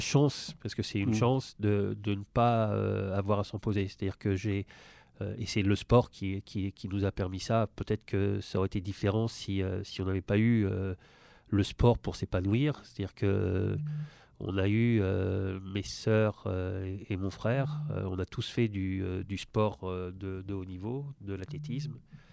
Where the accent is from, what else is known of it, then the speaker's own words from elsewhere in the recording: France; also born or lived in Benin; Je suis né au Bénin en 63, donc j'ai 57 ans, 58. Mais j'ai quitté le Bénin à l'âge de 2 ans. J'ai grandi en France. Et je suis retourné au Bénin pour jouer pour l'équipe nationale à l'âge de 33 ans.